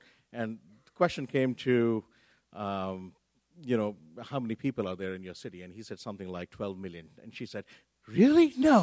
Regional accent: India; And I said, no, I'm from India.

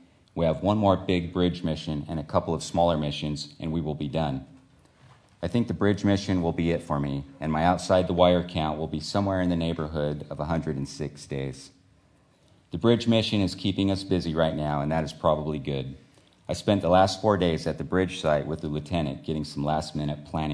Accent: Fortuna, California, United States; I'm from Fortuna, California.

